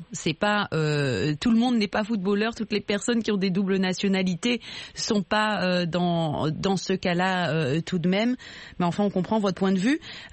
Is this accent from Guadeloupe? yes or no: yes; Guadeloupe; now in United States; moi je ne suis pas du tout africaine, hein, Hosanna, je suis guadeloupéenne, donc française, mais je vis aux États-Unis depuis longtemps. Il se pourrait qu'un jour je prenne cette nationalité américaine.